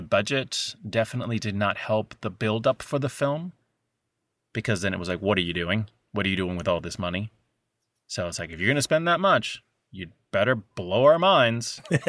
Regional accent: Puerto Rico; I grew up in Puerto Rico, so films sometimes were delayed in coming to Puerto Rico.

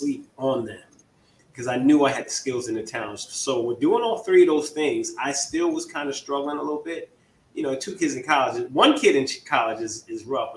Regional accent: New York, United States; And even though I'm from New York, I like the Giants.

